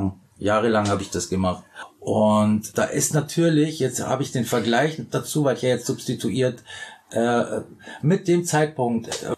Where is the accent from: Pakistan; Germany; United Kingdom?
Germany; Bavaria; ich komme ja aus Bayern